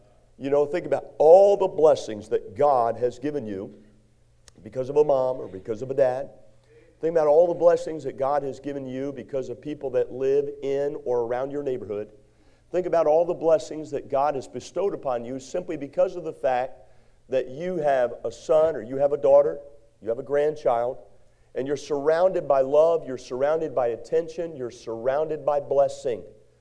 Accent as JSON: {"language": "English", "region": "Maryland", "country": "United States", "tie": "born or raised there", "said": "when I grew up in Maryland, I lived 4 hours from New York City. So many times we would travel up to the city."}